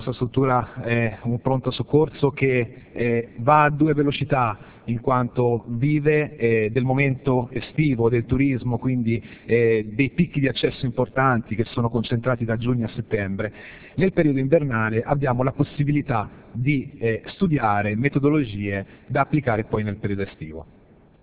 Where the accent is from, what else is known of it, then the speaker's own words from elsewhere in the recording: Tuscany, Italy; now in Riccione, Italy; Io gioco in casa, vengo da Riccione, anche se sono toscano, forse si sente un po'.